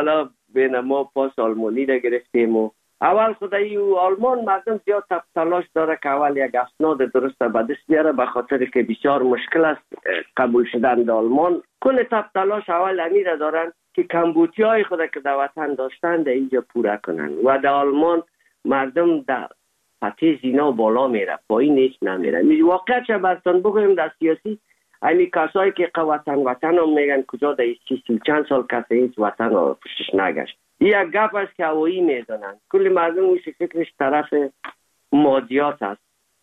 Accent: Afghanistan; now in Germany; زمان که ما از افغانستان آمدیم

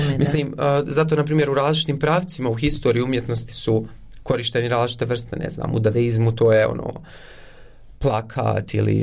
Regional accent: Konjic, Federation of Bosnia and Herzegovina, Bosnia & Herzegovina; also born or lived in Eisenach, Germany; now in Germany; mene kad neko pita odakle si, ja uvijek kažem iz Bosne i Hercegovine, zato što ja ne znam da se definišem

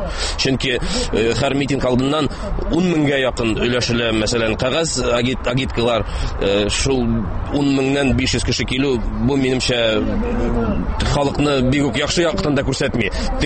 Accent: Naberezhnye Chelny, Tatarstan, Russia; Без Чаллы халкы һәм Нижнекамск халкы ике шәһәр бергә 20 000 имза җыйдык.

